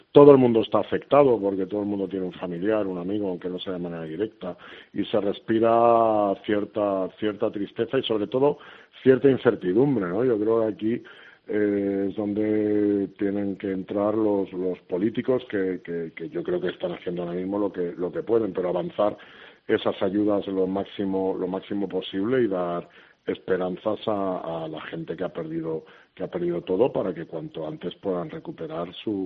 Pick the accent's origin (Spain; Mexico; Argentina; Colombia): Spain; Canary Islands; la verdad es que yo muy satisfecho como canario